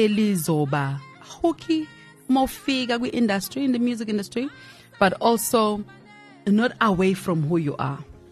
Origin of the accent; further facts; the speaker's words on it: South Africa; but not only just being a South African, but an African woman, you know.